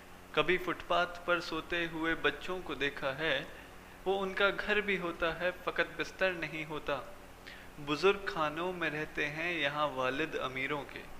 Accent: Agra, Uttar Pradesh, India; और मैं आगरा से हूँ।

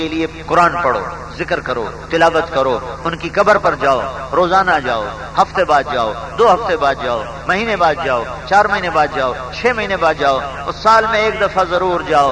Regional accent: Multan, Punjab, Pakistan; تم جہاں رہتے ہو تمہیں اس سے پیار ہے, میرا ضلع ملتان ہے, مجھے اس سے پیار ہے

